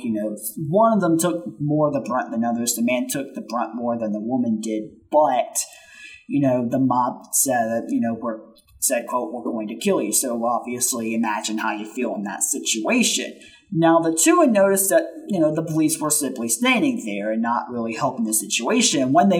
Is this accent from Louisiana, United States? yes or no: no; Alabama, United States; I can't confirm, obviously I'm not from Chicago at all, I'm from Alabama